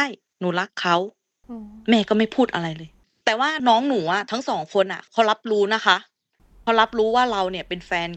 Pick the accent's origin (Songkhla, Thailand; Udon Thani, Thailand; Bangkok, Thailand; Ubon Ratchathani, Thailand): Songkhla, Thailand; แข่งกีฬาแห่งชาติจังหวัดสงขลาเนี่ยเป็นเจ้าภาพคือบ้านเกิดหนูนะคะ